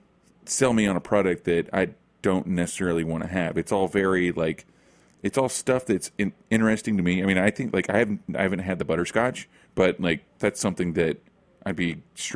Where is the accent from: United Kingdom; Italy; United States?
United States; Oklahoma; I'm from Oklahoma, and I drink just a ton of iced tea.